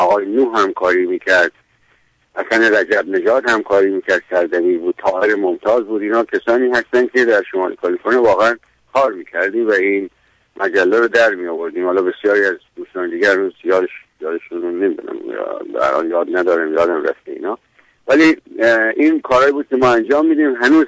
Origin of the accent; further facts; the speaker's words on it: Sarbisheh, South Khorasan, Iran; born there; من در دهی به نامش سربیشه در نزدیکی مرز افغانستان متولد شدم، در جنوب خراسان. پدرم کارمند دولت بود و به هر حال هر سالی، هر چند سالی به یک شهری، به یک دهی میرفت. بعد در مشهد درس خوندم